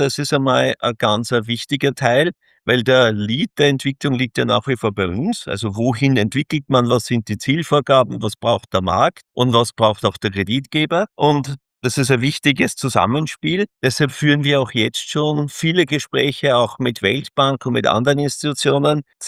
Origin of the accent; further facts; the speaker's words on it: Austria; wir sind ja Österreicher und wir lieben unseren patriotischen Ansatz und daher auch Wien gewählt.